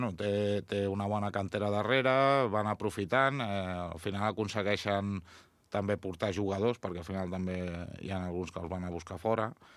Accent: Vilafranca, Catalonia, Spain; born there; now in La Granada, Spain; jo sóc nascut aquí a Vilafranca, però ja fa molts anys que visc a la Granada

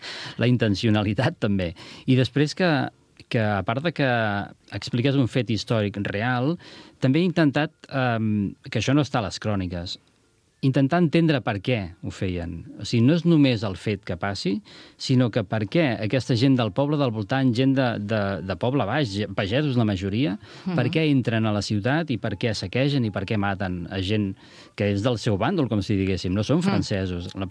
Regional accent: Sant Pere de Riudebitlles, Catalonia, Spain; De Sant Pere de Riudevitlles.

